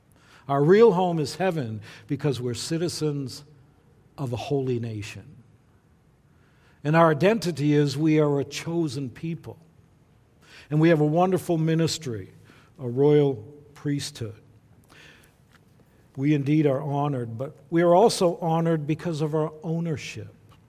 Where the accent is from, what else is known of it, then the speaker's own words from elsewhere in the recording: Groton, Vermont, United States; also born or lived in New Hampshire; I was born in New Hampshire, just across the Connecticut River from the village where I grew up in Vermont. By the way, my dad and mom never left the village of Groton, Vermont.